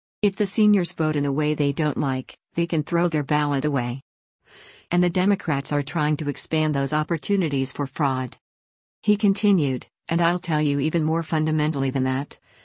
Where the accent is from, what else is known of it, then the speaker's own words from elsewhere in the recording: Texas, United States; including my home state of Texas.